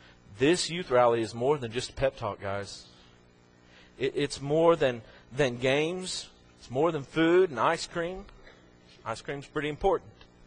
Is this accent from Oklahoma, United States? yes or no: yes; Oklahoma, United States; I'm from Oklahoma. You know, Oklahoma is okay.